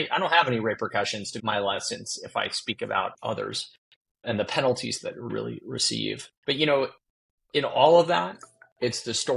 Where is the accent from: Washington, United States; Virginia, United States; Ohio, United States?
Virginia, United States; We have now moved the vast majority of hospitals in Virginia, my home state.